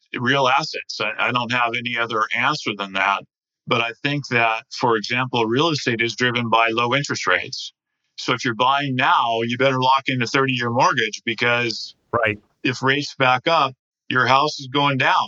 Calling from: Scarsdale, New York, United States; I'm calling from Scarsdale, New York.

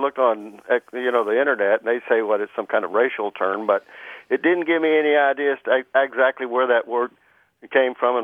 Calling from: Cleburne, Texas, United States; Fort Worth, Texas. Actually, right outside Fort Worth, down in Cleburne, Texas.

